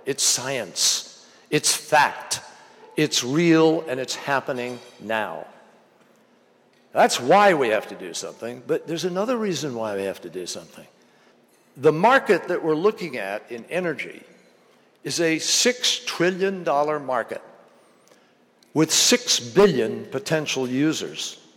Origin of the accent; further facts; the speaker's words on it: Massachusetts, United States; I'm from Massachusetts. We eat a lot of fish.